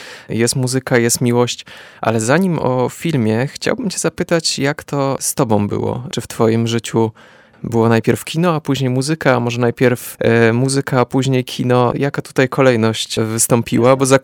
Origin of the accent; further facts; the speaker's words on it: Oświęcim, Lesser Poland, Poland; born there; bo jestem urodzony w Oświęcimiu